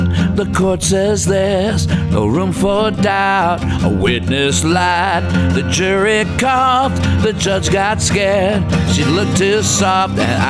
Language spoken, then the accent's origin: English; Columbus, Ohio, United States; hometown of Columbus, Ohio. It's definitely a music highway. And then, of course, it goes up through my hometown.